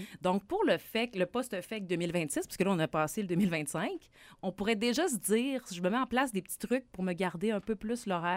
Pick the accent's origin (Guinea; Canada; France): Canada; Quebec; Je ne sais pas pourquoi je viens du Lac-Saint-Jean, je dois être bizarre.